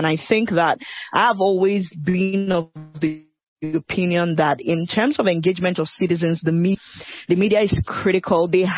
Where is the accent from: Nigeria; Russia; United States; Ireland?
Nigeria; now I'm speaking as a Nigerian